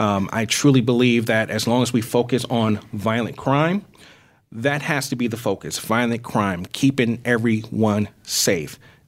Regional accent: Peoria, Illinois, United States; It's different than when I grew up in Peoria, when I had two parents, you know, working two jobs.

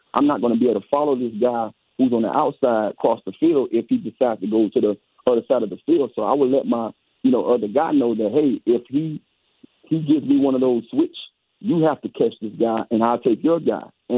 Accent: Missouri, United States; I'm from Missouri, and they have to show me

